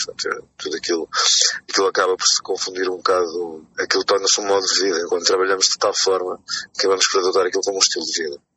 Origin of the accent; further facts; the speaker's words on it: Lisbon, Portugal; Andava muito de skate, jogava muito à bola na rua, em Benfica, onde cresci.